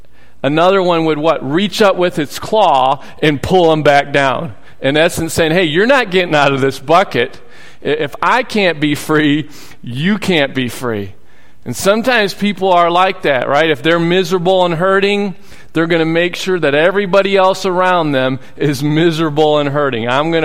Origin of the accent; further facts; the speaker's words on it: Michigan, United States; Well, growing up in Michigan, we had a cottage in upper Michigan, not the UP, but in the northern part of Michigan on a lake called Higgins Lake.